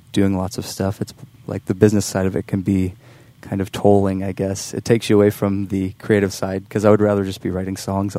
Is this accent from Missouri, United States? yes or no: no; Nelson, Wisconsin, United States